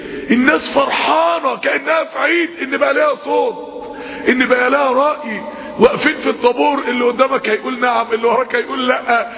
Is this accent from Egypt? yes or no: yes; Egypt; انا مصري وانت مصري، انا مسلم وانت مسلم